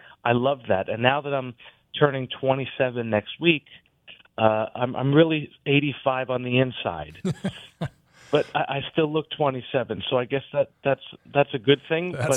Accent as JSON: {"language": "English", "region": "New York", "country": "United States", "tie": "born or raised there", "said": "So I grew up in Westchester, New York, and I've been to Pittsburgh many times now."}